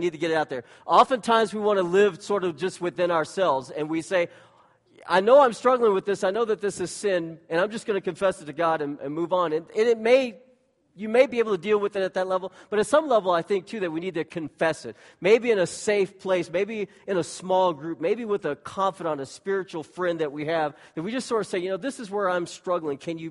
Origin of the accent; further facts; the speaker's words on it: Texas, United States; hey, I'm excited about the Rangers being in the World Series because I'm from Texas.